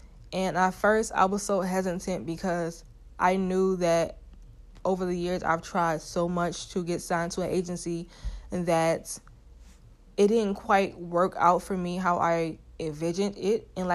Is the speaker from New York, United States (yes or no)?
yes; Brooklyn, New York, United States; Now, since I am from Brooklyn, I have family that is in Brooklyn.